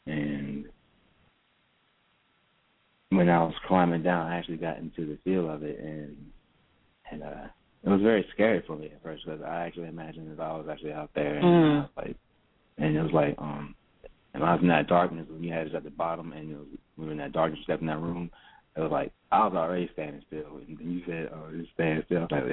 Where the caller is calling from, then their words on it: Raleigh, North Carolina, United States; I'm calling from Raleigh.